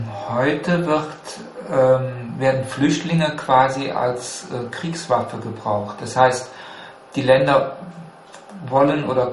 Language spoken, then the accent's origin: German; Germany; irgendwie sehe ich mich eigentlich selber lieber als Mitteleuropäer anstelle als Deutscher.